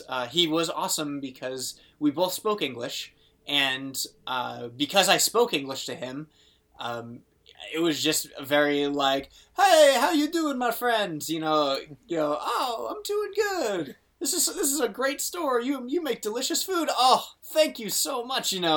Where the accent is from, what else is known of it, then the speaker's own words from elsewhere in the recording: Boston, Massachusetts, United States; And then I just kind of ignored him and walked away because I was from Boston.